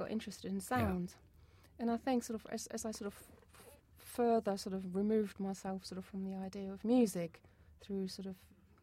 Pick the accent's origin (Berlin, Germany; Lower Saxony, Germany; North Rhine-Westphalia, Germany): Lower Saxony, Germany; English is a second language; I'm from a small village in Hanover, near Hanover in Germany.